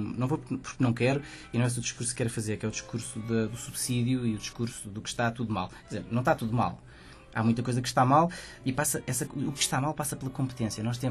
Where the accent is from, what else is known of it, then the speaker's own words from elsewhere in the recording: Portugal; é realmente uma questão, se calhar, de todos nós, enquanto portugueses, termos um bocadinho mais de orgulho